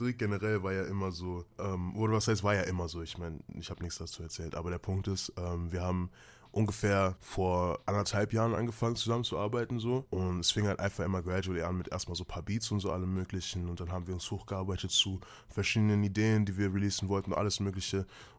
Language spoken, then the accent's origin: German; Düsseldorf, North Rhine-Westphalia, Germany; ich bin 20 Jahre alt, ich komme aus Düsseldorf, ich bin Rapper.